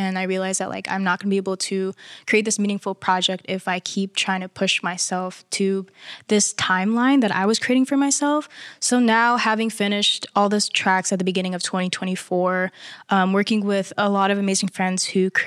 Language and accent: English; Philippines; I'm obviously Filipino, so a lot of like our upbringing comes with karaoke nights at like Filipino parties.